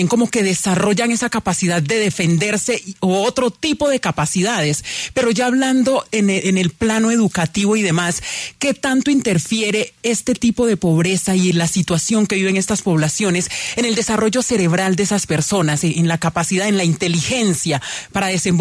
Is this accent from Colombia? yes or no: yes; Chocó, Colombia; cuando estoy en mi pueblo, en Chocó